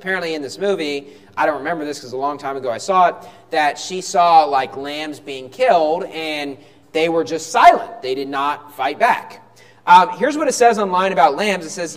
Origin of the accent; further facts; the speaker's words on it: West Virginia, United States; And I can say that I grew up in West Virginia, but I did not really grow up in the country. I grew up near the country, but I grew up in the city.